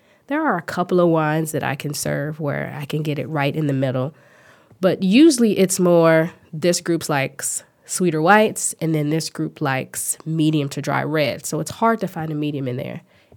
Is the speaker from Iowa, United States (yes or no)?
no; Chicago, Illinois, United States; We drink a lot of pop because I'm from Chicago.